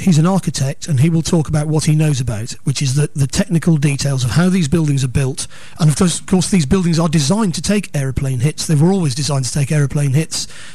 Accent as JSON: {"language": "English", "country": "United Kingdom", "said": "What I would say as a British person is it's insults to our war dead in two world wars"}